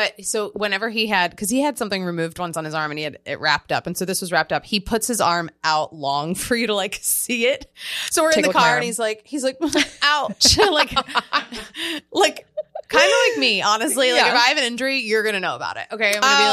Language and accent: English; Philadelphia, Pennsylvania, United States; And I'm from Philadelphia. So we were like, let's go to Philly.